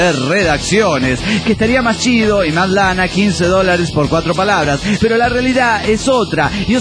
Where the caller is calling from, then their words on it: Nezahualcóyotl, State of Mexico, Mexico; de Nezahualcóyotl, México.